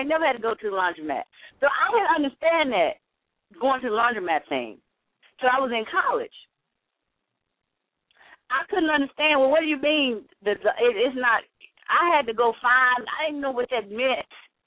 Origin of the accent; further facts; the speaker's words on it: Helena, Arkansas, United States; put me back to where I was growing up in Helena, Arkansas, I would have a breakdown.